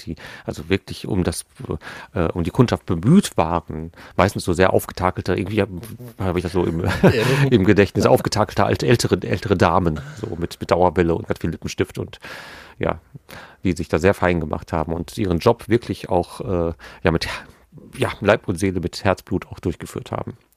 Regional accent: Gelsenkirchen, North Rhine-Westphalia, Germany; Gelsenkirchen, ne? Meine Heimatstadt, ja. Gelsenkirchen Nord ist Bur, ne?

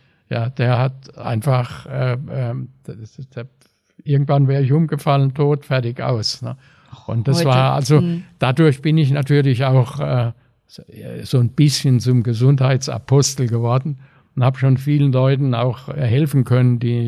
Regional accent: Mannheim, Baden-Württemberg, Germany; ich bin Mannheimer

